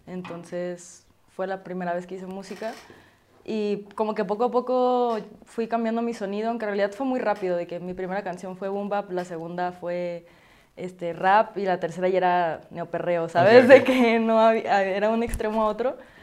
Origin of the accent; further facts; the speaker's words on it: Iguala, Guerrero, Mexico; Porque pues yo soy de Guerrero. En Guerrero, de que...